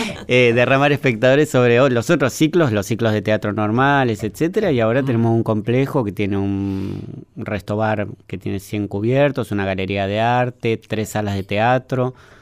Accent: Lomas de Zamora, Buenos Aires Province, Argentina; also born or lived in Banfield; Nacimos, sí, en Banfield y después nos mudamos a Lomas.

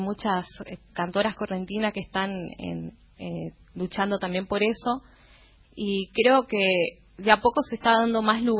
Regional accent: Saladas, Corrientes, Argentina; Sí, ahí está ubicado mi pueblito. Mi pueblo, ciudad ya.

